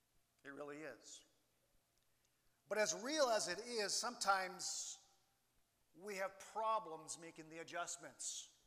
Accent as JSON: {"language": "English", "country": "Canada", "said": "I had to learn to live as a Canadian because we were Canadians, but I had to learn to live as a Canadian in Canada, as a resident of Canada, full-time for the first time."}